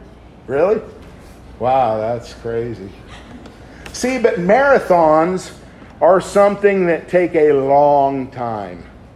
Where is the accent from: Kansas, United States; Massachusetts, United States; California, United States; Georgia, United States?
Kansas, United States; now in Pensacola, United States; I've been in Pensacola, Florida for 18 years. I'm originally from Western Kansas.